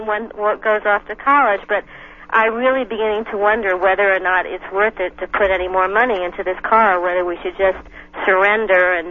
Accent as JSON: {"language": "English", "town": "Washington", "region": "District of Columbia", "country": "United States", "said": "I'm from Washington, D.C."}